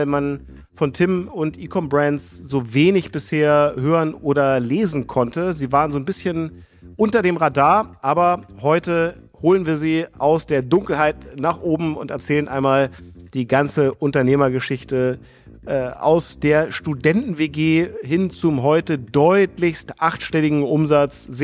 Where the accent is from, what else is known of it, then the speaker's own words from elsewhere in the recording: Hamburg, Germany; einen Gast aus meiner Heimat und Lieblingsstadt Hamburg